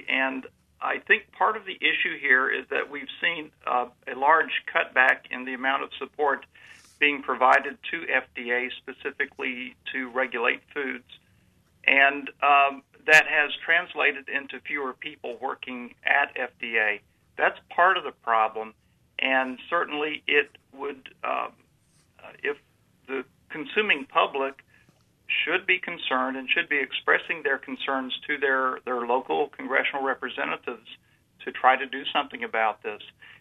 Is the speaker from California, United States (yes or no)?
no; Florida, United States; when I was a kid growing up in Central Florida, we would walk down to the local butcher